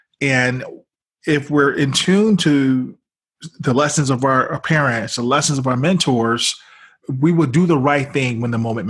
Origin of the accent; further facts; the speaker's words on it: Chicago, Illinois, United States; I must say also, I'm from Chicago. I grew up and Michael Jordan was the man.